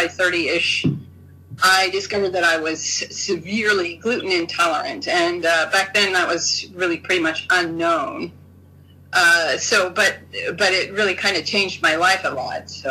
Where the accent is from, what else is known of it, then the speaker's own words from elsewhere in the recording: Idaho, United States; I grew up in Idaho, as you said, on a potato farm.